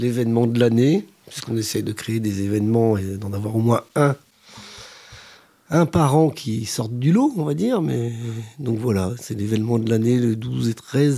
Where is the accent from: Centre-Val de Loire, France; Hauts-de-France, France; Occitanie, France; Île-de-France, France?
Hauts-de-France, France; moi je viens du Nord et j'ai quelques origines belges.